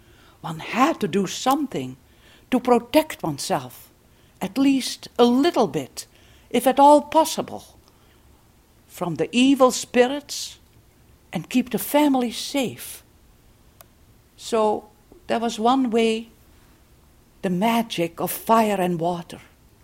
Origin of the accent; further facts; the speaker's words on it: Friesland, Netherlands; Now, when I was a child, I lived in my home country, the Netherlands, in my home province, Friesland, and I would stay with my grandmother during the last days of the year.